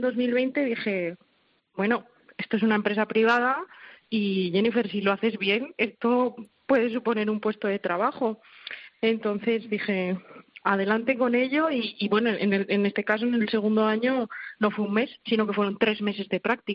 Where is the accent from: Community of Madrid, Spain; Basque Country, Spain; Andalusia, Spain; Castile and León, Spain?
Castile and León, Spain; Soria; moved away as an adult; now in Zaragoza, Spain; tengo 24 años, mi vida la tengo en Zaragoza, llevo pues 6 años viviendo aquí porque yo soy de Soria y quieras que no, pues mi vida, mi gente, pues la tengo aquí.